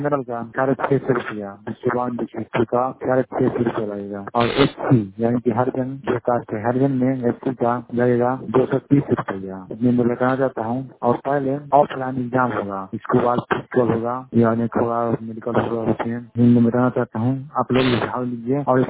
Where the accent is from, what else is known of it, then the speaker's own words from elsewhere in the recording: Supaul, Bihar, India; मैं कटोरी सुपौल से हूँ, कटोरी प्रखंड से।